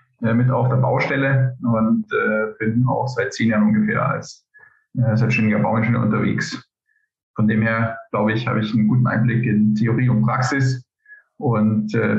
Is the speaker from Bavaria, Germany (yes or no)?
yes; Bavaria, Germany; Ich bin gebürtiger Oberpfälzer und eigentlich könnten wir jetzt in unserem Dialekt fortfahren